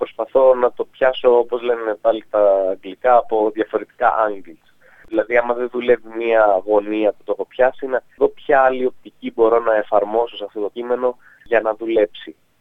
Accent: Greece; είμαι ένας κωμικός από την Ελλάδα.

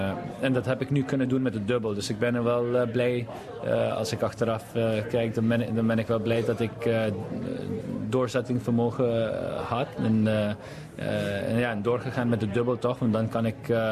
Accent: Curaçao; Dutch is a second language; Ik kom uit Curaçao, maar ik heb toch een kans voor Nederland of een grotere land te spelen.

